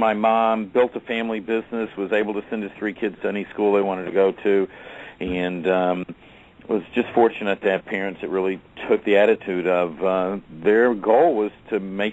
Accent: Atlanta, Georgia, United States; Well, I grew up in Atlanta, Georgia, and I'm the son of almost two immigrants.

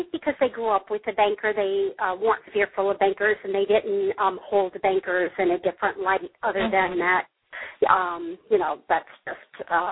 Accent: the South, United States; I'm from the South and so we still have family dinners.

